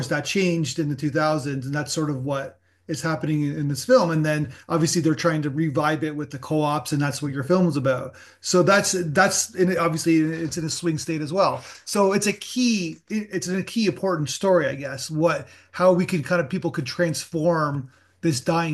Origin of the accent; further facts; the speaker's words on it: Canada; as a Canadian, I always, when Obama was president, who was a total centralist from a Canadian standpoint